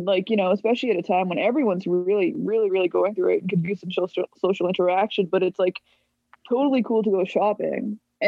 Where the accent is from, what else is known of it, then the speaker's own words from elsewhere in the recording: Alberta, Canada; Like, I'm from Alberta and I can't go see any family members.